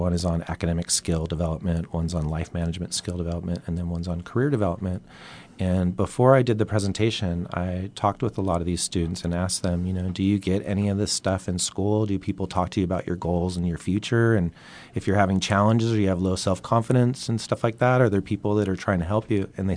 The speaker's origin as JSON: {"language": "English", "town": "Santa Barbara", "region": "California", "country": "United States", "tie": "born or raised there", "also_born_or_lived": "Louisiana", "said": "We, growing up in Santa Barbara, you don't experience it as overtly. But when I was in fourth and fifth grade, I moved to Louisiana for 2 years."}